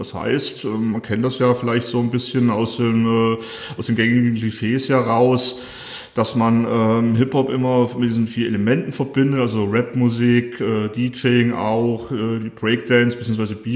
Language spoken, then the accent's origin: German; Fulda, Hesse, Germany; Ich komme sogar aus Fulda, bin ich wie andere vielleicht hergezogen oder wegen Studium etc. hier in Fulda gelandet, sondern komme ursprünglich aus Fulda direkt. Und es hat mich auch bisher hier gehalten